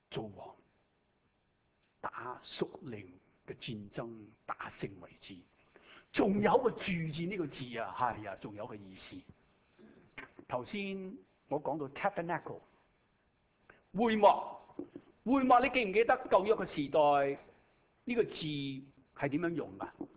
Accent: Shanghai, China; 我系上海人，你知道系咪啊

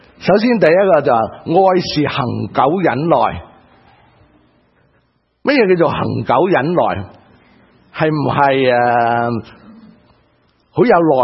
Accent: Guangdong, China; 神问广东话，我们广东人就知道我爱那些

